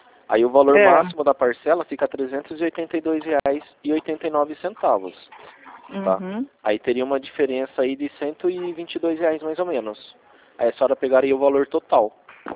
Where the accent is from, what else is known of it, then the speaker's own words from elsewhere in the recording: Rio Claro, São Paulo, Brazil; Que igual aqui em Rio Claro, eu sou de Rio Claro.